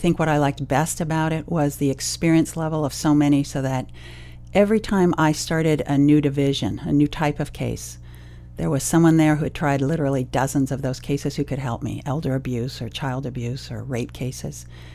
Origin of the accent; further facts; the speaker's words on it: Oakland, California, United States; I grew up in Oakland. My parents were the children of immigrants from Ireland, and they also grew up in Oakland.